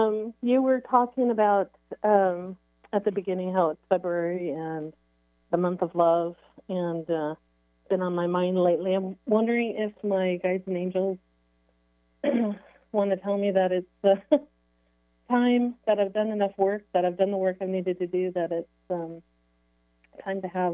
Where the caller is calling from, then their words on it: Marysville, Washington, United States; I'm calling in from Marysville, Washington.